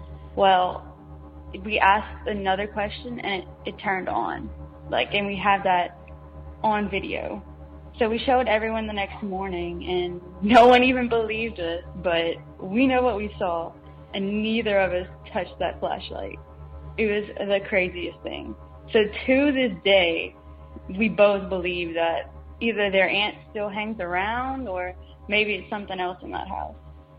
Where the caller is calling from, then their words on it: Louisiana, United States; I'm from South Louisiana.